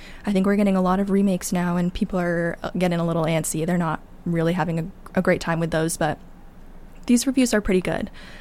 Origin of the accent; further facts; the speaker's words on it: Boston, Massachusetts, United States; based out of Boston, Massachusetts, my hometown.